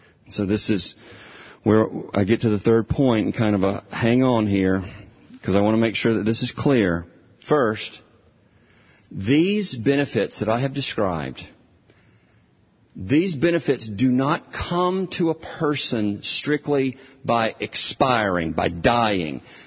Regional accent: the South, United States; I was raised in the South, so I'm used to this. It's hot at 8 o'clock in the morning.

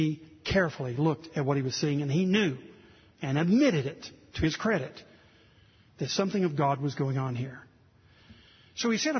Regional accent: Southern United States, United States; That's what I would have said. I'm a Southerner. Can't help it.

